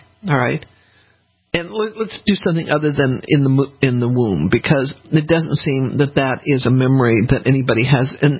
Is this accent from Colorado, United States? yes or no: yes; Denver, Colorado, United States; I grew up in Denver, which essentially has no humidity.